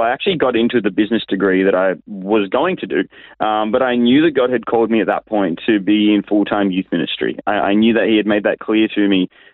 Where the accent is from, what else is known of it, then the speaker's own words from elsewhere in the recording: Sydney, New South Wales, Australia; Like you said, I was born here in Sydney. I was raised here as well, Southwest Sydney to be more specific.